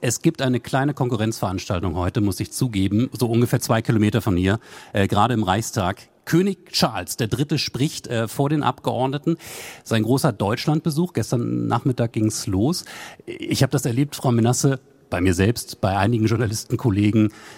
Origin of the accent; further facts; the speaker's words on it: Vienna, Austria; Als Wienerin braucht man auf jeden Fall auch einen Kaffee regelmäßig.